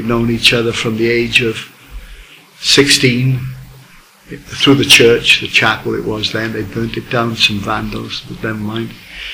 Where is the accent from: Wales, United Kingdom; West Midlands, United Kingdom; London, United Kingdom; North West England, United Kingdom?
Wales, United Kingdom; Swansea; I was born and raised in Swansea in South Wales.